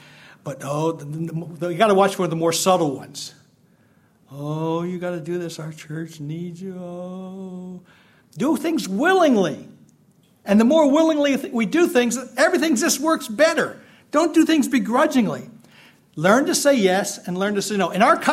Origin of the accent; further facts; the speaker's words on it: Pennsylvania, United States; I grew up here in Pennsylvania and around some great Italian families.